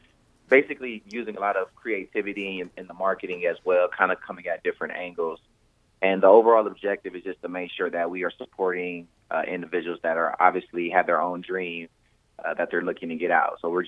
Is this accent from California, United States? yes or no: yes; Los Angeles, California, United States; I was born and raised in Los Angeles.